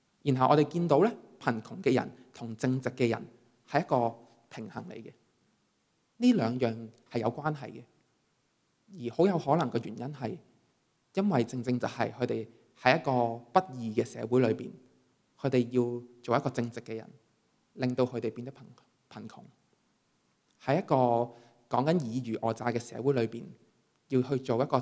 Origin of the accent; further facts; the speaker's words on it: China; 我想我们中国人就最明白什么是福气了